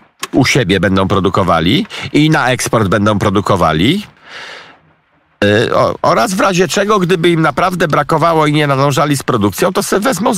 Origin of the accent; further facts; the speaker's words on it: Pomeranian Voivodeship, Poland; Zapytaj górala zresztą, co ja jestem kociewiak, to ja się nie znam.